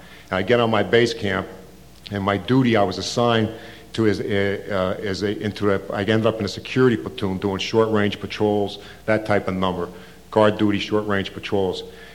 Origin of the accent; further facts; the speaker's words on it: Pennsylvania, United States; I mean, a town I grew up in Western Pennsylvania is a steel mill coal mine town.